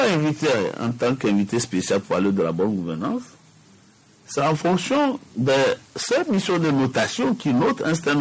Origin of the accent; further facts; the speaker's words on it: Togo; nous attendons en tant que Togolais de voir dans les faits comment cela va se traduire.